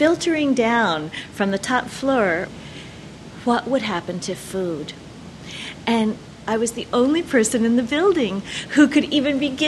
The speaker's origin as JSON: {"language": "English", "town": "Scarsdale", "region": "New York", "country": "United States", "said": "I am from Scarsdale, New York, which is a suburb, an archetypal suburb of New York City."}